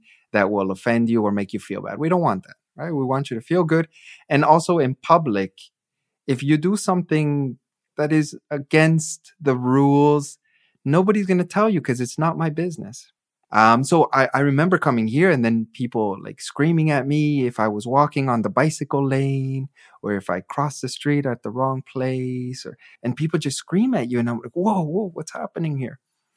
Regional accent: Edmonton, Alberta, Canada; now in Freiburg, Germany; I come from the city. I come from Edmonton. We drive everywhere. Like we're a very sedentary society.

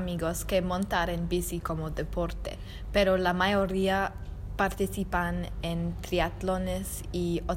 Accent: Brisbane, Queensland, Australia; Spanish is a second language; somos de Brisbane, Australia.

